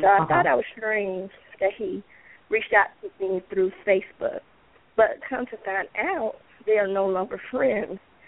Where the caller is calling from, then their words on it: Georgia, United States; from Georgia.